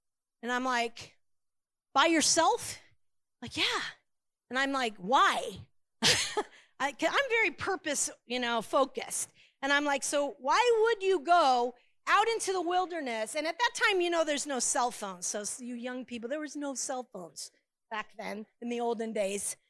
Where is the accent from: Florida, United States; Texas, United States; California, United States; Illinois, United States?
Florida, United States; St. Petersburg; I was raised in St. Pete, and we did go camping for our vacations.